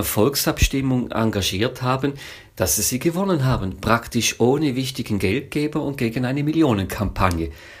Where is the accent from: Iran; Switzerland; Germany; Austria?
Switzerland; Wir hatten bei uns in der Schweiz vor kurzem die Operation Libero.